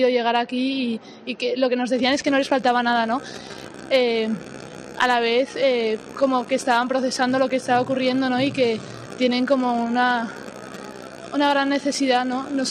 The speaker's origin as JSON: {"language": "Spanish", "town": "Pamplona", "region": "Navarre", "country": "Spain", "said": "De Pamplona."}